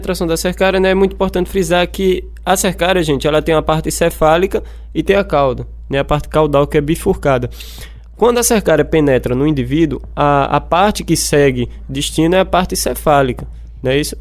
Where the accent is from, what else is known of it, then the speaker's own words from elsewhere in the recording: Amaraji, Pernambuco, Brazil; Eu sou da cidade de Amaragi, e a cidade de Amaragi é uma cidade rica em rio, rica em água doce.